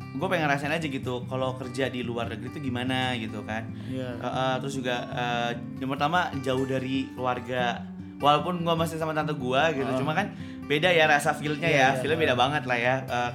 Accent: Bekasi, West Java, Indonesia; umur 24 tahun, asal saya dari Bekasi.

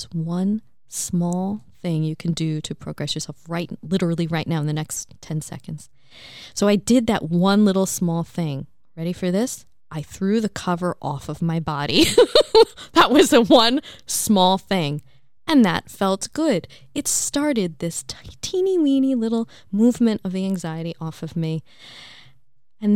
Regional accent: New York, United States; I'm from New York, so, you know, we have a lot of, like, Jewish, Italian culture there

